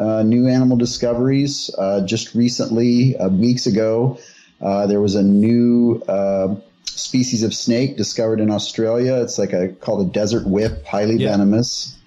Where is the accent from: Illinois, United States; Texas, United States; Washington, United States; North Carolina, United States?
Texas, United States; Lake Jackson; I grew up in Lake Jackson, Texas, which is on the Gulf about an hour south of Houston, and it was very swampy.